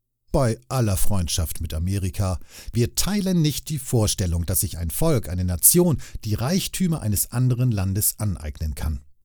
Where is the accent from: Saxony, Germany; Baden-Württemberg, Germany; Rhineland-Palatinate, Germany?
Baden-Württemberg, Germany; Heidelberg; Ich habe als junger Mensch in Heidelberg, meiner Heimatstadt, eine Reihe von produktiven kulturellen Erfahrungen